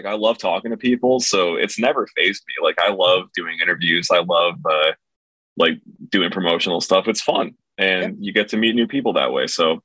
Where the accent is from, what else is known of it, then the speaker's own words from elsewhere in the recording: Rochester, New York, United States; I don't speak French, bro. I'm from Rochester, New York.